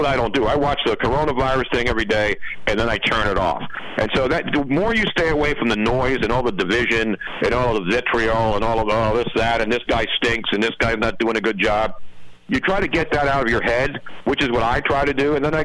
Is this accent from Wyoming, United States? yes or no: no; Philadelphia, Pennsylvania, United States; I actually moved back to the same neighborhood I grew up in South Philly, which is a legendary area near the sports complexes